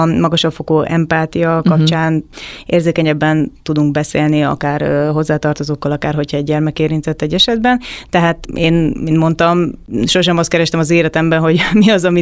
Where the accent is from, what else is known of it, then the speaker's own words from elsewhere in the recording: Great Hungarian Plain, Hungary; Én az Alföldön születtem, vidéken, egy tanyán nőttem fel, és ugye nagyon sokat voltam a természetben, nagyon sok állatunk volt.